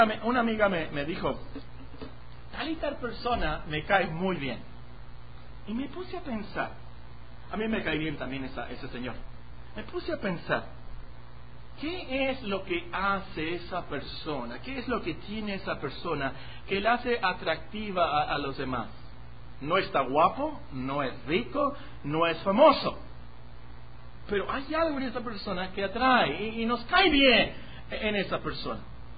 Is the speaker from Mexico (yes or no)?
yes; Mexico; a lo mejor somos mexicanos y somos pobres.